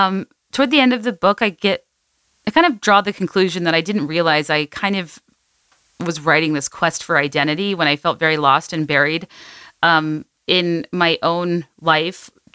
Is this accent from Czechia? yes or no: no; Southern United States, United States; or at least me growing up in the South